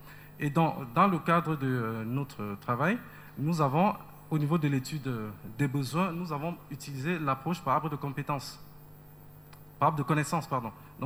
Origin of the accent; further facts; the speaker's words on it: Douala, Littoral, Cameroon; Je viens de Douala au Cameroun.